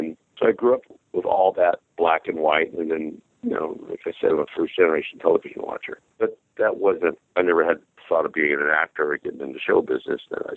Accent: Hawaii, United States; also born or lived in San Diego, California; My dad, we were stationed in Hawaii, and my dad was always taking us to the movies, and I grew up in Hawaii and San Diego

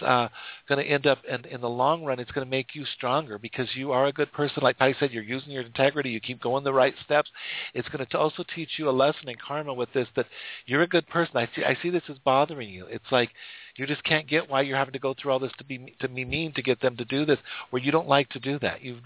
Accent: Rocky Mountains, United States; see, I'm from the Rocky Mountains

